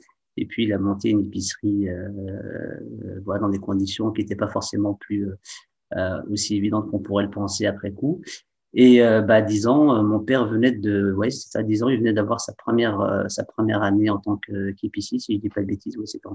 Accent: Saint-Étienne, Auvergne-Rhône-Alpes, France; born there; 41 ans. Je suis stéphanois de naissance. Hein. Je suis né à Saint-Étienne. Enfant de parents marocains de la région d'Agadir. Et je suis le troisième enfant d'une fratrie de 6

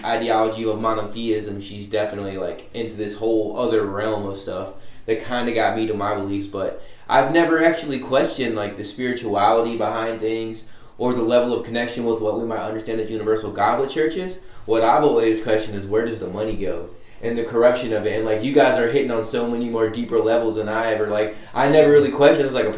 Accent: Cleveland, Ohio, United States; What I found crazy, I'm from Cleveland, Ohio.

